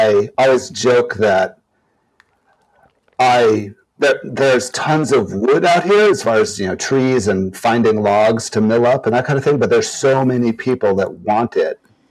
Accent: Honolulu, Hawaii, United States; I grew up in Honolulu.

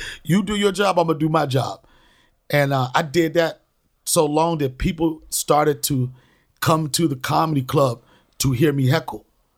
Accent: Washington, District of Columbia, United States; now in New York, United States; I'm originally from Washington, D.C., by the way, Alexandria.

